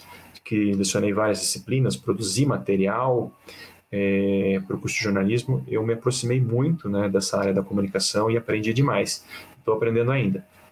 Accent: Curitiba, Paraná, Brazil; Eu nasci e me criei aqui em Santa Felicidade. Eu sou um italianinho, né? Um ferro de Santa Felicidade.

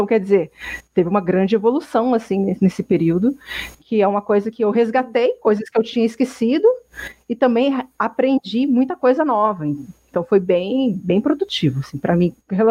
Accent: Chile; first language Spanish; Portuguese is a second language; que sou eu, que sou espanhola, não, que falo espanhol, que sou chilena, não estou entendendo nada do que esse cara está falando

